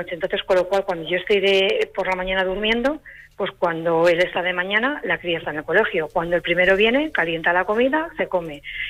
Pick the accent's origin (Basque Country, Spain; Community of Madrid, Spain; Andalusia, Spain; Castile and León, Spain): Community of Madrid, Spain; Madrid; yo soy de aquí de Madrid y Madrid.